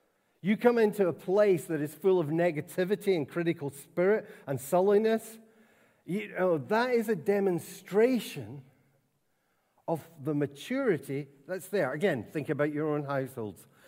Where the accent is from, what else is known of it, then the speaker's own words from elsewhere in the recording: Scotland, United Kingdom; I'm Scottish